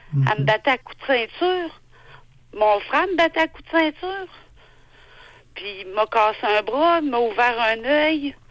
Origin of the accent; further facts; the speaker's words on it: Quebec, Canada; born there; Moi, je suis née d'une famille italienne de 3 frères. Je suis le bébé de la famille. Je suis née au Québec, mes frères en Italie.